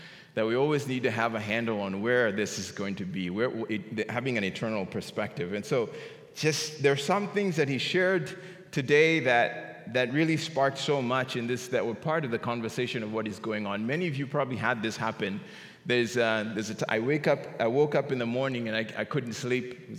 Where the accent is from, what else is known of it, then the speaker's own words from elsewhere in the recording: Kenya; I'm originally from Kenya, and I got saved in Kenya.